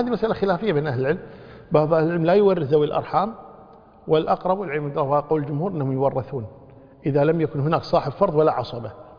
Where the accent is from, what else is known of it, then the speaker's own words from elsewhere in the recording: Kuwait; يمكن حنا عندنا بالكويت بنعمل الحمد لله